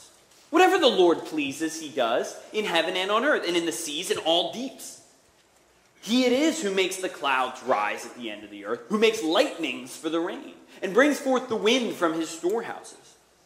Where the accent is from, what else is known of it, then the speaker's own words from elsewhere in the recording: Philadelphia, Pennsylvania, United States; also born or lived in Richmond; now in Newport News, United States; I moved down from Richmond. I'm originally from Philadelphia. Still kind of getting to know the peninsula.